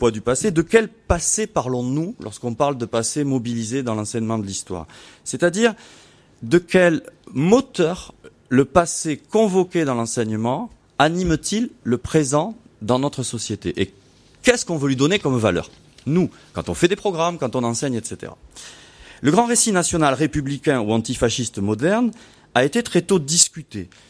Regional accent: Toulouse, Occitanie, France; je viens de Toulouse, vous l'entendez

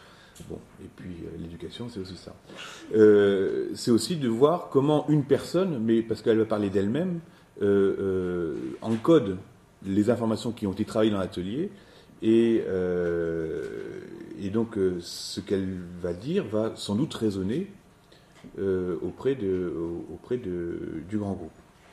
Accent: France; en France, ce n'est pas parce que nous sommes français que nous sommes universels en même temps.

